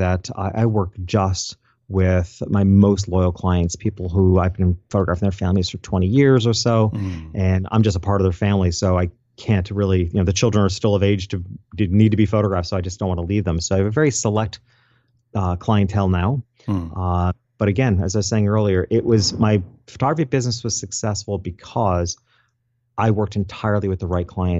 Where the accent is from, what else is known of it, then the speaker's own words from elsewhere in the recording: New York, United States; So I was 20 years old when I went into business as a photographer in my hometown, which is in upstate New York.